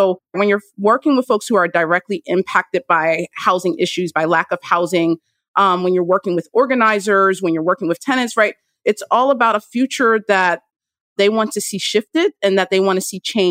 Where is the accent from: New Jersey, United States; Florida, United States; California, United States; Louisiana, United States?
New Jersey, United States; Trenton; born there; I was born in Trenton, New Jersey.